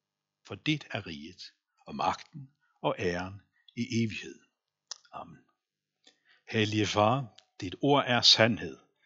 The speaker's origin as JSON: {"language": "Danish", "country": "Faroe Islands", "tie": "born or raised there", "said": "som I nok har bemærket. Jeg kommer oprindeligt fra Færøerne, opvokset i sådan en forholdsvis almindelig værtslig færøsk familie."}